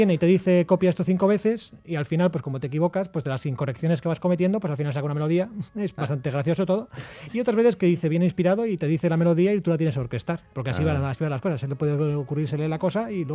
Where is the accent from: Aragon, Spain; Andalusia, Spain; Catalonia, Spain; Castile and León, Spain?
Castile and León, Spain; Sotoescudo; Sí, Sotoescudo, es mi pueblo de Burgos, sí.